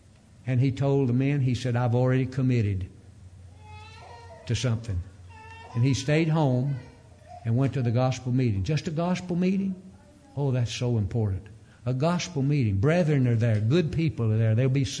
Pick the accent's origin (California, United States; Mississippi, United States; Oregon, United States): Mississippi, United States; Today, three times he preached in the home congregation where I grew up in North Mississippi and took Doris and Clint along with him.